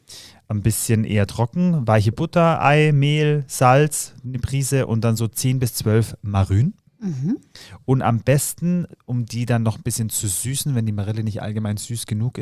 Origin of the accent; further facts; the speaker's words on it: Austria; ich bin ja in Österreich aufgewachsen